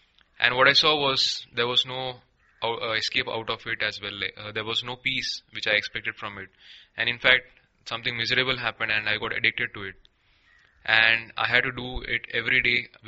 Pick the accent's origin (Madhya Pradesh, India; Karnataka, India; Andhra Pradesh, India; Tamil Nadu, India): Karnataka, India; Mangalore; now in Thane, India; basically I'm from a Hindu background. We have been brought up in a Hindu culture and we basically are from Mangalore, Karnataka, which is a state of India.